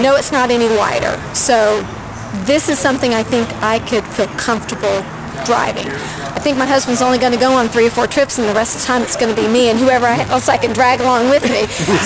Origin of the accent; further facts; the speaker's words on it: Florida, United States; I want to go visit places. I grew up in Florida.